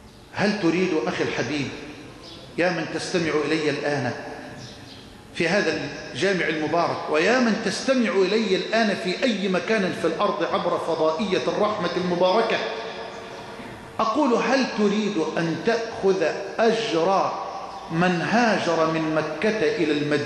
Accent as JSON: {"language": "Arabic", "country": "Egypt", "said": "اللهم اجعل بلدنا مصر واحة للأمن والأمان"}